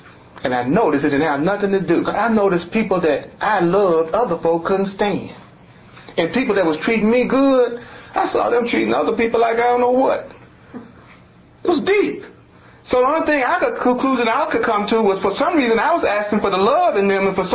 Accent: Memphis, Tennessee, United States; I'm from Memphis, you from Denver.

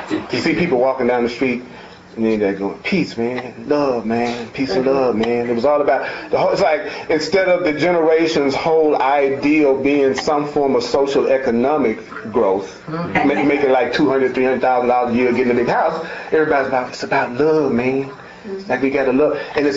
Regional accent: Memphis, Tennessee, United States; I grew up in Memphis, and the year that I graduated from high school, right when I was about to graduate, Martin Luther King was assassinated in Memphis.

